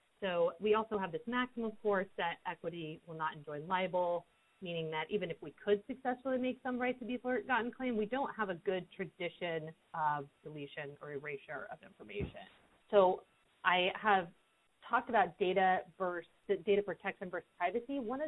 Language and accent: English; United States; I, as an American, was not familiar with this when I started studying it